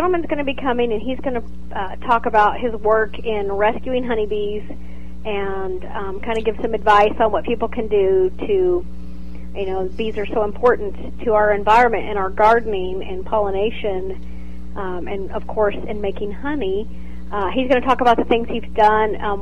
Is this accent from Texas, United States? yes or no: yes; Fredericksburg, Texas, United States; I am a native, Fredericksburg.